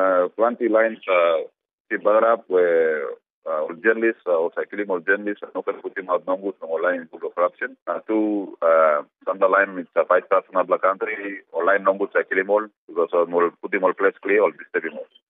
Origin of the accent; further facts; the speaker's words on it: Bougainville, Papua New Guinea; I'm from Bougainville